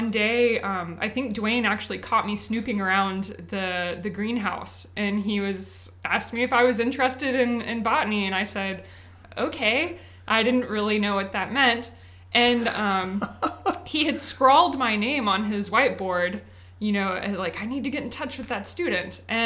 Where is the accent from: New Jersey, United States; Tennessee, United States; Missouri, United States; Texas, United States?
Tennessee, United States; Franklin; So I was born and raised in Nashville, actually just south of here in Franklin, Tennessee. And my mother's side of the family has been in Tennessee for a very long time.